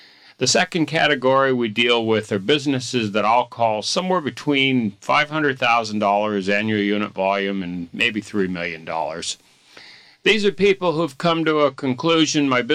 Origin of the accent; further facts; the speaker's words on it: Denver, Colorado, United States; Sure. I'm from Denver, Colorado. Went to school at the University of Colorado, studied marketing and economics.